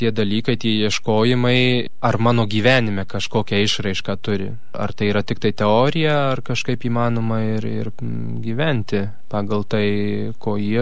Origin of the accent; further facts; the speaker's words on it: Vilkaviškis, Marijampolė County, Lithuania; man 23 metai, esu iš Vilkaviškio ir ruošiuosi pradėti studijų metus Italijoje.